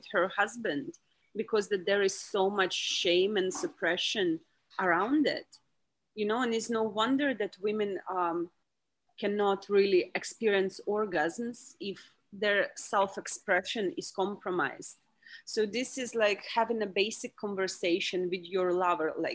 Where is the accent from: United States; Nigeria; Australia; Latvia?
Latvia; born there; English is a second language; I come from Russian background. I was born in Latvia in Russian family.